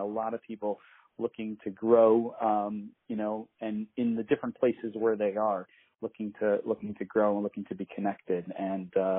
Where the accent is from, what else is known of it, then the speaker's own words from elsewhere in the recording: Brooklyn, New York, United States; Again, I grew up in Brooklyn, so every shul was out of town for me. Out of town meant it was not in New York.